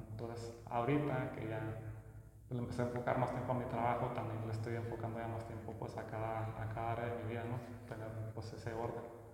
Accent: Chihuahua, Mexico; also born or lived in Juárez / Torreón; Yo nací aquí en Chihuahua, pero cuando yo nací, mis papás trabajaban en Juárez, y pues ahí estuvimos viviendo algunos años. Luego lo cambiaron a Torreón a mi papá, y luego ya me vine aquí a Chihuahua.

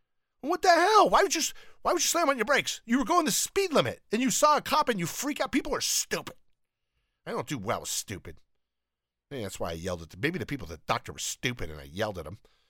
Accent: Alabama, United States; I'm from the South. Don't knock it. Hey, South, don't get mad. Don't kick the podcast off. I'm from Alabama, great state of Alabama.

